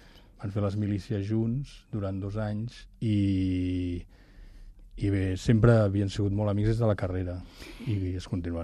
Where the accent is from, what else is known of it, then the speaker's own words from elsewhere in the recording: Barcelona, Catalonia, Spain; born there; I jo vaig néixer a Barcelona.